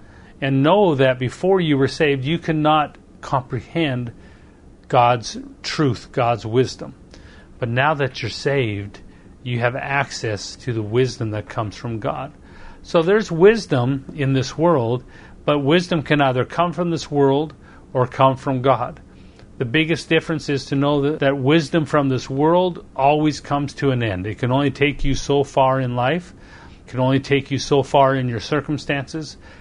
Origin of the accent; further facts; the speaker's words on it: Canada; Being Canadian, it's in our kind of in our culture to work together and to be nice to one another to a certain extent.